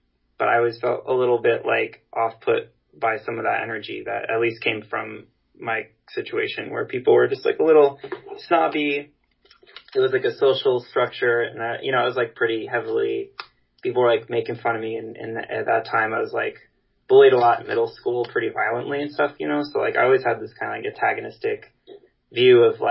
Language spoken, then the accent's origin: English; New York City, New York, United States; we're all from New York City